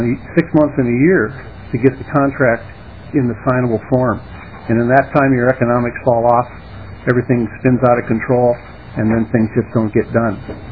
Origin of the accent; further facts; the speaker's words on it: Woodstock, Minnesota, United States; I'm from Woodstock, Minnesota, and I'm here to testify in favor of House File 357.